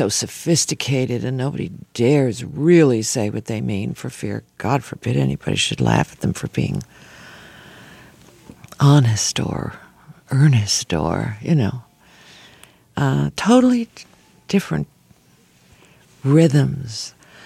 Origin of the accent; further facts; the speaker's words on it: Buffalo, New York, United States; I grew up in Buffalo.